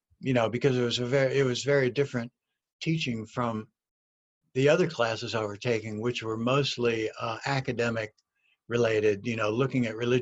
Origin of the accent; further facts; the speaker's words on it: Pennsylvania, United States; I'm from Pennsylvania.